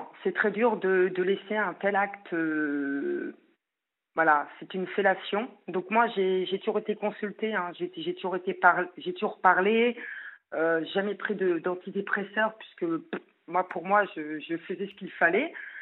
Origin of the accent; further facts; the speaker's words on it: Centre-Val de Loire, France; now in Rouen, France; je viens de la Touraine. Voilà. Et je me suis installée à Rouen, puisque j'ai de la famille